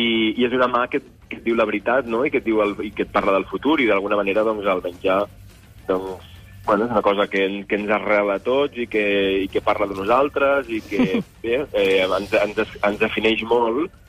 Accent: Catalonia, Spain; Jo soc de la TEA, de la Terra Alta.

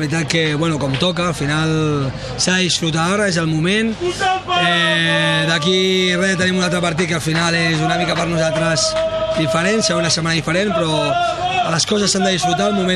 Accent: Girona, Catalonia, Spain; al final aquí som de Girona i la gent vota

